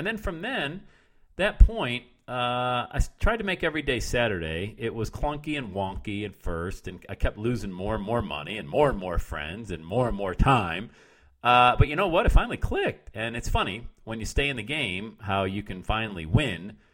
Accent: Bradford, Pennsylvania, United States; Shoveling sidewalks in my hometown of Bradford, PA before I got to that point was pretty cool as well.

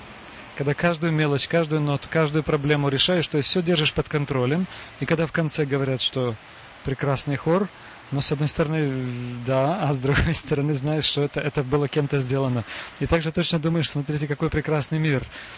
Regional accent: Ukraine; now in Czechia; приехал в Чехию, я был никто. И мне пришлось все сначала, так сказать, испытать вот это становление, как украинец

